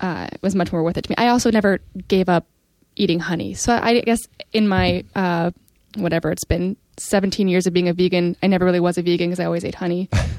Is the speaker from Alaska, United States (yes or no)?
yes; Alaska, United States; I'm 31 years old. And I grew up in Alaska.